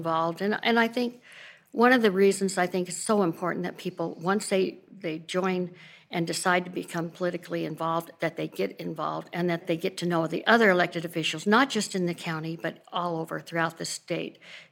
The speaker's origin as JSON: {"language": "English", "region": "California", "country": "United States", "tie": "born or raised there", "moved": "yes", "lives_now": "Kanab, United States", "said": "I was raised actually in California, but I moved to Kanab over 60 years ago."}